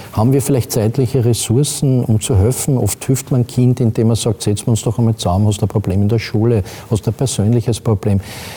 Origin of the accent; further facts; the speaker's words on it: Austria; Das ist ja bei uns in Österreich ganz anders.